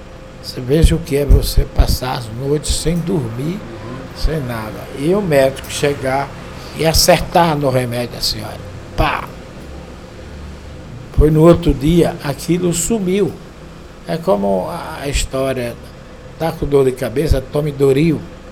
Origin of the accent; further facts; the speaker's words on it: Brazil; todo dia que o Vasco joga com o time do exterior, eu sou Vasco, porque eu sou brasileiro.